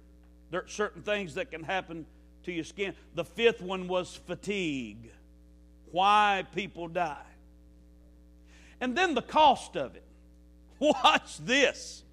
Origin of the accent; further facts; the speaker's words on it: Alabama, United States; Now, I know what you're thinking. I'm from Alabama.